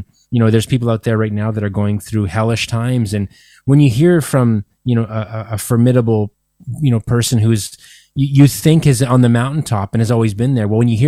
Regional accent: Winnipeg, Manitoba, Canada; here in my hometown of Winnipeg

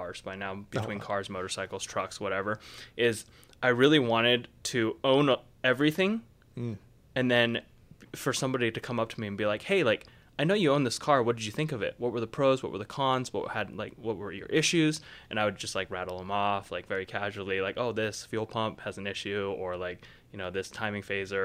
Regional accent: Salt Lake City, Utah, United States; So I grew up in Utah. I'm born and raised in Salt Lake City.

